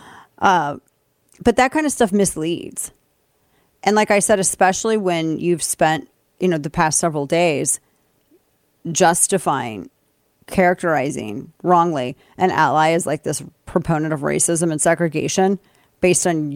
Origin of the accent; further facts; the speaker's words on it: St. Louis, Missouri, United States; we in my hometown of St. Louis, we have a a huge Serbian, Bosnian population.